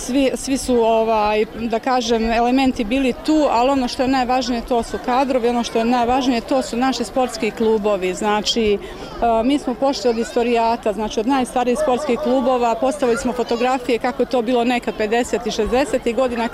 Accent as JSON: {"language": "Serbian", "region": "Republika Srpska", "country": "Bosnia & Herzegovina", "said": "mi smo Hercegovci da se povlačimo, jeli?"}